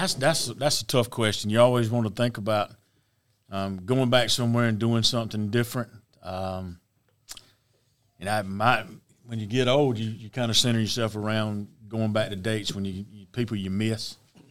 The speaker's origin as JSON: {"language": "English", "town": "Hartsville", "region": "South Carolina", "country": "United States", "tie": "born or raised there", "said": "Right here, all my life. Born and raised in Hartsville, South Carolina."}